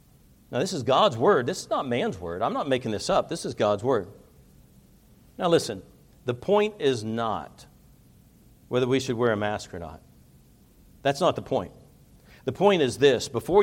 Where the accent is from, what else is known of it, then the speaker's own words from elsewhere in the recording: United States; I don't like what's happening in our nation. I understand. I am American to the core.